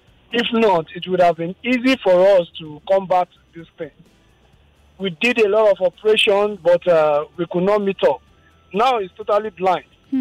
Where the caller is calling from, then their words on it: Agbara, Ogun, Nigeria; I'm calling from Agbara.